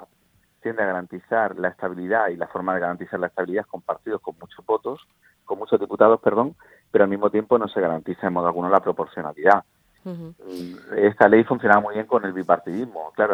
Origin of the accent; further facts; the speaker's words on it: Spain; estuve viendo el debate, como muchos españoles